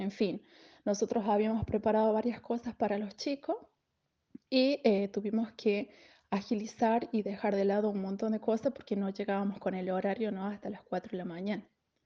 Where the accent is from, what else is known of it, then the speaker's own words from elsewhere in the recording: Vinchina, La Rioja, Argentina; actualmente estoy trabajando acá en la provincia de Santa Cruz, pero soy de La Rioja, de Vinchina. Mi familia toda está ahí en Vinchina